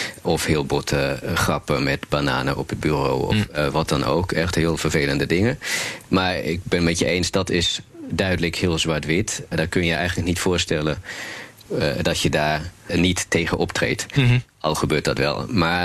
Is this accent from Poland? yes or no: no; Berlin, Germany; Dutch is a second language; now in Netherlands; Ik kom uit Duitsland, uit Berlijn.